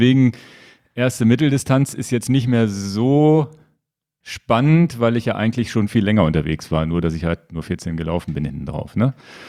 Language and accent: German; Lower Saxony, Germany; als Niedersachse